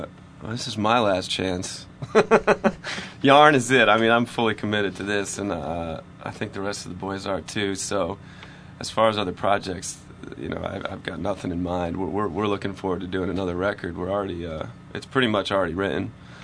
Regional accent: New York, United States; I'm from upstate New York

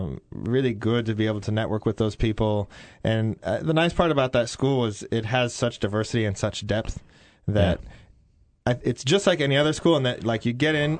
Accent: Colorado, United States; I grew up in Colorado. I wasn't a big city guy.

